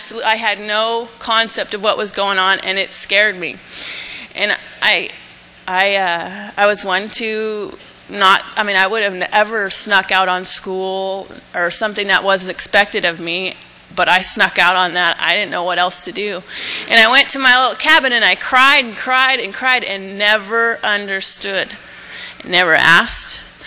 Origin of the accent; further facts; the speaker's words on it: White Center, Washington, United States; born there; I was born in White Center, which is the other side of the tracks for many